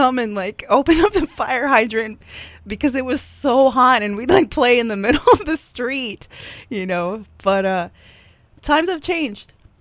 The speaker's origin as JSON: {"language": "English", "town": "Port Chester", "region": "New York", "country": "United States", "tie": "born or raised there", "said": "I grew up in a small town, 2 mile radius, right near Connecticut, Port Chester, New York, in Westchester County."}